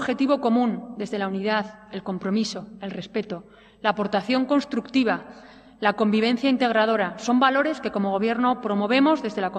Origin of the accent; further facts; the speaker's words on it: Navarre, Spain; nuestra forma de ser como navarros, una forma de ser acogedora y solidaria